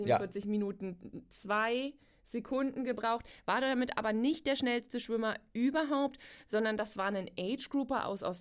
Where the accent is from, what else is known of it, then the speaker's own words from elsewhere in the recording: Northern Germany, Germany; Ich komme aus Norddeutschland